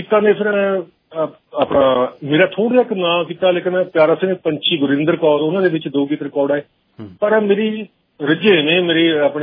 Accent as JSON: {"language": "Punjabi", "town": "Ghumana", "region": "Punjab", "country": "India", "said": "ਮੇਰਾ ਪਿੰਡ ਰਾਜਪੁਰਾ"}